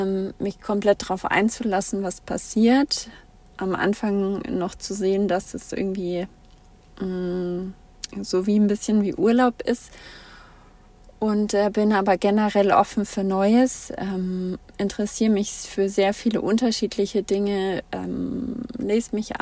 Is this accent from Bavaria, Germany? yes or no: yes; Herzogenaurach, Bavaria, Germany; Ich komme gebürtig aus Franken, aus dem schönen Herzogenaurach. Und viele kennen es von Adidas und Puma oder von einem der beiden Sportartikelhersteller. Ich bin dort aufgewachsen